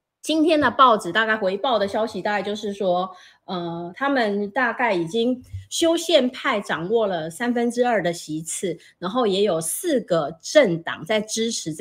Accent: Taiwan; born there; 因为我那时候也觉得说台湾这个一直以来，就自我出生以来，我是觉得说我是60年代出生的嘛

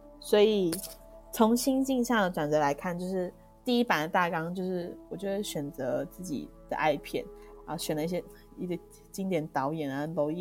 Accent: Taiwan; 我对自己的身份认同就是我是从台湾来放电影的小妹哟。

